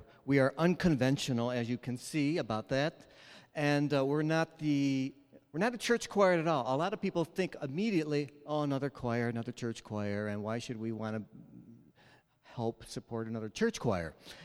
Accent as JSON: {"language": "English", "region": "New York", "country": "United States", "said": "But I'm from New York, and that's a long ways away from here"}